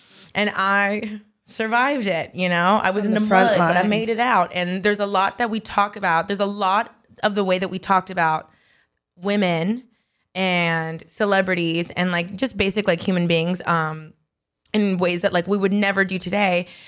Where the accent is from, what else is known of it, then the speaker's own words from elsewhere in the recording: Miami, Florida, United States; But these people, maybe it's like New York, because I grew up in Miami.